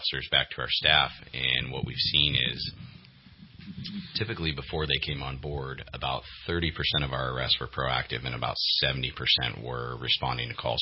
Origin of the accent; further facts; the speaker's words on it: California, United States; Sure. So I was born and raised here in Shasta County.